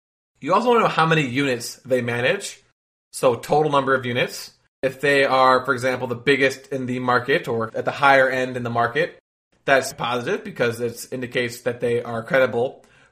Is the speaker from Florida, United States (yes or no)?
yes; Tampa, Florida, United States; I am from Tampa, Florida.